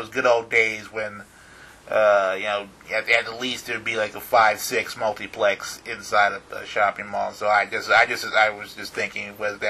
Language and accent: English; Houston, Texas, United States; because I grew up in Houston